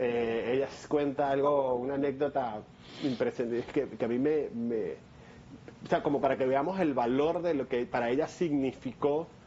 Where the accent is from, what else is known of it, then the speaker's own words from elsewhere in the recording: Venezuela; born there; nací en Venezuela, claro. Nací en Venezuela hace 41 años. Con mucho orgullo yo digo que soy de las tres nacionalidades, porque siento tanto amor como por Venezuela, que es mi patria